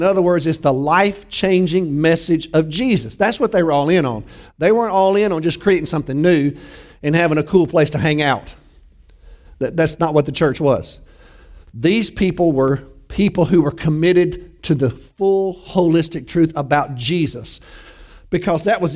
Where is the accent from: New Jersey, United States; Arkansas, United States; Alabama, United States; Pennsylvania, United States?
Alabama, United States; That's not good English, is it? But I'm from Alabama, so y'all can forgive me for that.